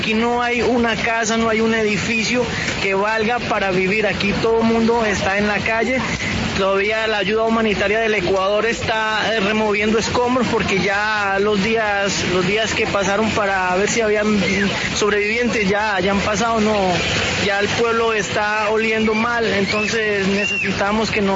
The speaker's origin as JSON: {"language": "Spanish", "town": "Guarne", "region": "Antioquia", "country": "Colombia", "said": "soy de Guarni, Antioquia."}